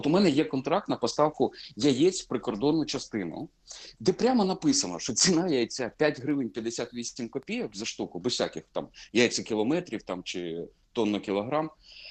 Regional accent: Sumy, Sumy Oblast, Ukraine; now in Kyiv, Ukraine; А я сам сумчанин

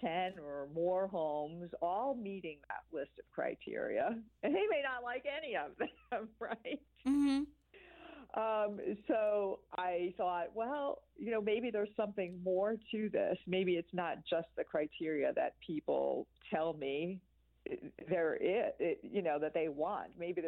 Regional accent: New York, United States; I was interested in moving to Virginia, because I grew up in New York.

